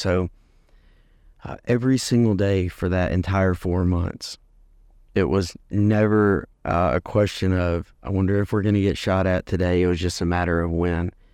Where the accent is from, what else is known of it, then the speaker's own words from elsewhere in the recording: Mississippi, United States; born there; I was born in Mississippi 34 years ago. And it's always good to come back to my home state.